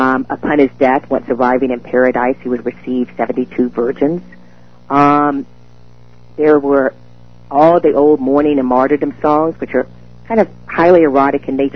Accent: the South, United States; you know, I'm from the South. So much of language is metaphoric.

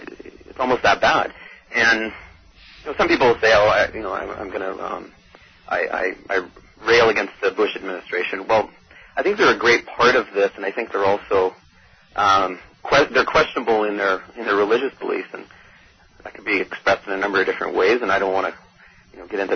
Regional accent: Canada; I'm from Canada, of course

